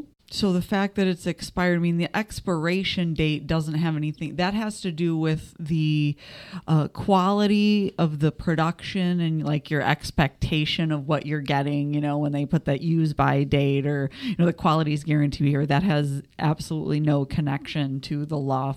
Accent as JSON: {"language": "English", "region": "Michigan", "country": "United States", "tie": "born or raised there", "said": "Well, the follow-up, I grew up in Michigan."}